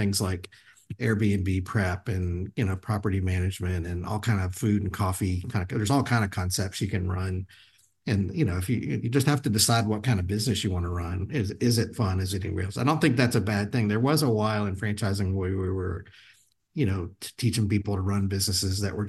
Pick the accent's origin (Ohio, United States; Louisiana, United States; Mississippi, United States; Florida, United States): Louisiana, United States; New Orleans; I grew up in New Orleans. Like, I'm a coffee guy.